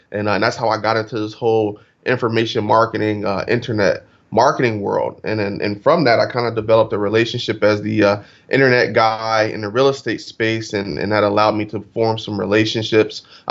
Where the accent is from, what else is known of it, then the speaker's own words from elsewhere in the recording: Trenton, New Jersey, United States; You know, I'm originally from Trenton, New Jersey, and definitely didn't grow up wealthy at all.